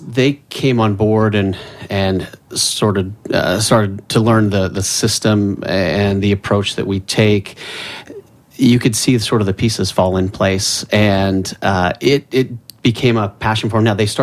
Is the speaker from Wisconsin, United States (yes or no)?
no; Iowa, United States; I grew up in the Midwest, so I was around a lot of bugs and such in the cornfields of Iowa